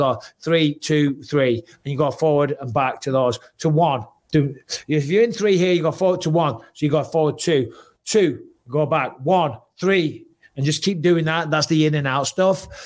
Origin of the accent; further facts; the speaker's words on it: Clitheroe, North West England, United Kingdom; So I'm from Clitheroe. There's a big, gigantic hill called Pendle Hill.